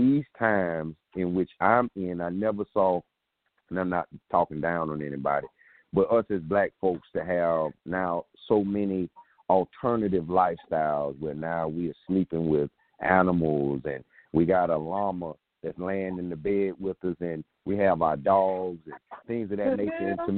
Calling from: South Carolina, United States; I'm calling from South Carolina.

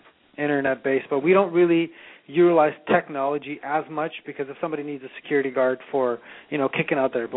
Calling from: Los Angeles, California, United States; Oh, we're actually calling from Los Angeles.

